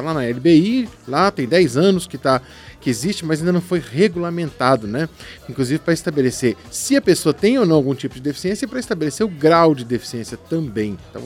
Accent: Belo Horizonte, Minas Gerais, Brazil; lá na minha terrinha, lá na minha Belo Horizonte querida, nas minhas Minas Gerais.

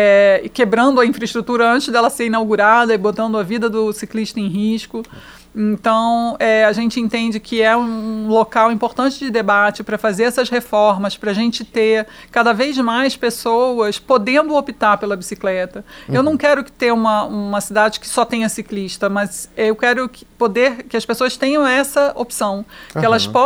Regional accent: Niterói, Rio de Janeiro, Brazil; A gente tem uma cidade no Rio de Janeiro, que é Niterói, é minha cidade natal

